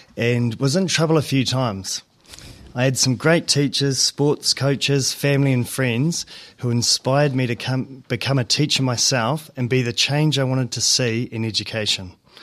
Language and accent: English; Nelson, Tasman, New Zealand; I grew up in Nelson and I loved playing rugby.